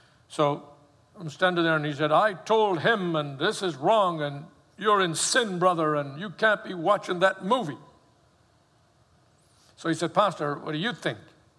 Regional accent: Ireland; now in United States; Anyway, I was long here from Ireland. Anyway, I know I'm Irish, but he really thought I was particularly green

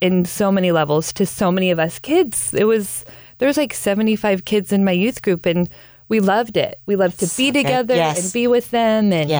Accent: Denver, Colorado, United States; I'm from Denver. Mm-hmm. I grew up in Colorado. My parents were divorced when I was young

